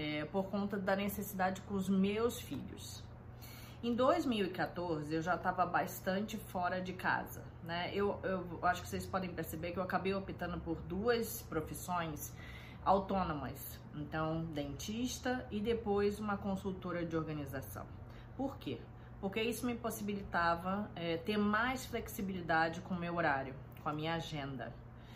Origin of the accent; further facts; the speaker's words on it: Rio de Janeiro, Brazil; now in São Paulo, Brazil; Eu sou carioca, né? O sotaque logo logo vai me entregar, mas moro há 20 anos em São Paulo.